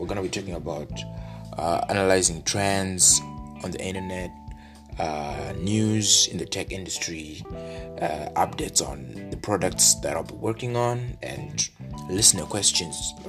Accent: Zimbabwe; from Zimbabwe

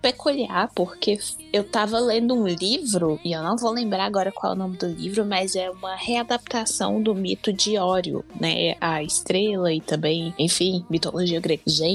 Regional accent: Brasília, Federal District, Brazil; eu, que sou de Brasília, gente, porque eu não pude.

